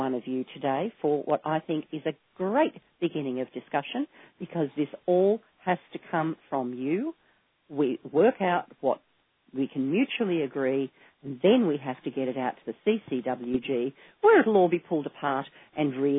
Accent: Australia; I, as an Australian in the Antipodes, which is nearly always an unfriendly time for ICANN calls, do empathise with you

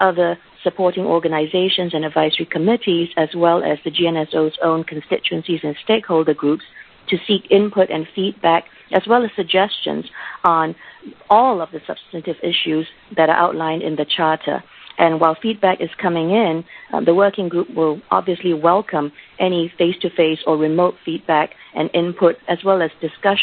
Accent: Singapore; I work out of the U.S. primarily, but I am from Singapore, and in fact, I'm speaking to you from Singapore

